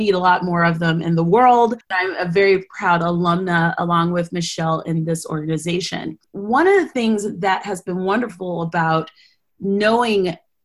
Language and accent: English; Colorado, United States; They're originally from Wyoming and I'm from Colorado